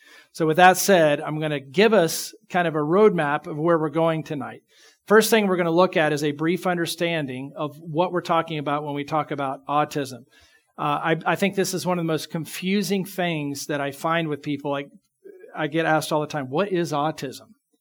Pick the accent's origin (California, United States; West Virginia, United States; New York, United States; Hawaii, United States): West Virginia, United States; Charleston; I actually grew up in Charleston, West Virginia. So I'm a Hick